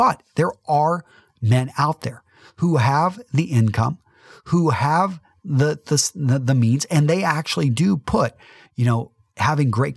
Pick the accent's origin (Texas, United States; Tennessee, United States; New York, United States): Texas, United States; Midland; For some of you that know that I'm a conservative from Midland, Texas, I say I'm more of like play a classic liberal